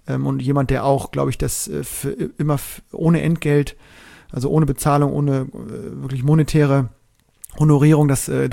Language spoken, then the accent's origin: German; Bremen, Germany; weil er eben mich als Bremer bei vielen Veranstaltungen begleitet hat